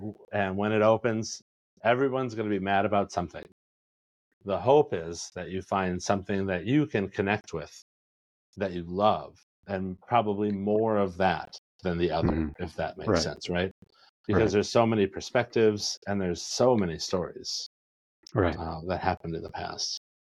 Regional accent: South Dakota, United States; And because you knew who I was and who my family is, you'd know that I'm from West River.

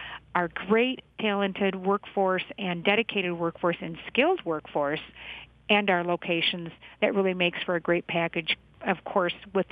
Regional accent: Detroit, Michigan, United States; We're from Detroit. Our parents are from Detroit.

